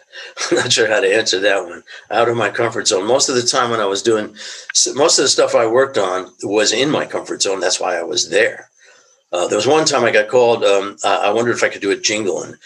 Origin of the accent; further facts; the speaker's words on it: New York, United States; went to high school in Westchester County, about 20 minutes outside of Manhattan. That's where I grew up. I was born in New York, but then my family moved to Westchester.